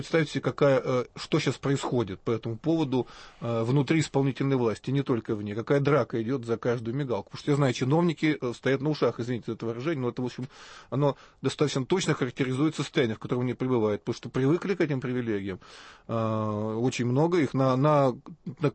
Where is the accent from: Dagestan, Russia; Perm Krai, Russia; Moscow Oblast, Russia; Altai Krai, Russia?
Perm Krai, Russia; Perm; недавно на моем родном городе Перми было близко к этому делу